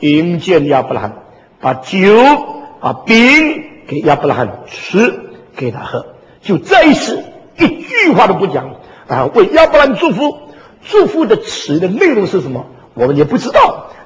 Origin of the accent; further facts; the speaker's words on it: China; 这句话对我们中国人讲，在华人中间讲耶稣为大祭司